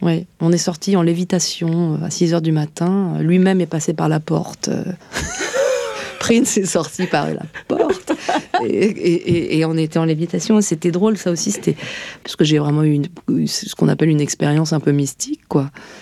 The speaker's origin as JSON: {"language": "French", "town": "Tours", "region": "Centre-Val de Loire", "country": "France", "tie": "born or raised there", "said": "j'ai grandi à Tours, dans un milieu... mes parents n'étaient pas des grands bourgeois, loin de là, mais enfin, c'était des gens qui travaillaient dans la fonction publique"}